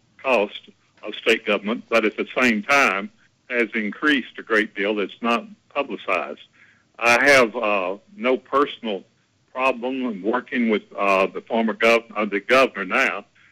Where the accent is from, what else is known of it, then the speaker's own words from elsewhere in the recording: Leesville, Louisiana, United States; I was able to talk a local draft board doctor in my hometown of Leesville to reclassify me